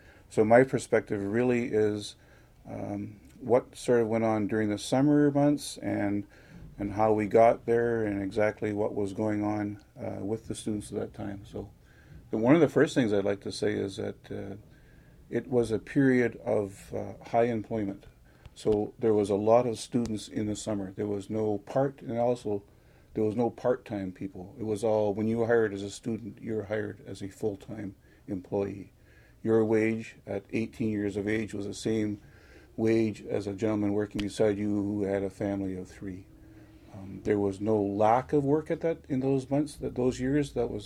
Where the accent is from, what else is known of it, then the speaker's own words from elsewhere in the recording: Thunder Bay, Ontario, Canada; Born and raised in Thunder Bay, yeah.